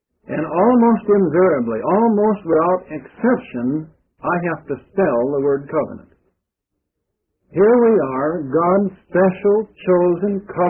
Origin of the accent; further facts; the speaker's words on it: Minnesota, United States; moved away; I remember, we're from Minnesota, you know, originally we came down here.